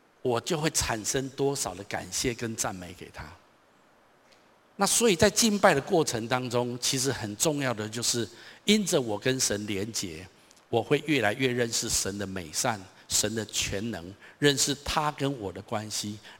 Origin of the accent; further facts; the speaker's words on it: Taichung, Taiwan; 我从小在台中长大，我读立新国小、双十国中、台中一中、东海大学